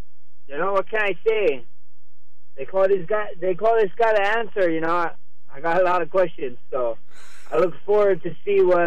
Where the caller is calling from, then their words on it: Oahu, Hawaii, United States; I'm in Hawaii, the beautiful island of Oahu, baby.